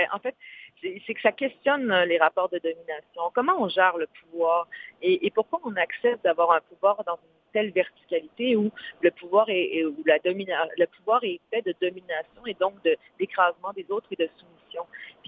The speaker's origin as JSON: {"language": "French", "town": "Quebec City", "region": "Quebec", "country": "Canada", "tie": "born or raised there", "said": "venir à Québec. C'est comme toujours c'est là où j'ai grandi, où je suis née, où ma créativité s'est développée."}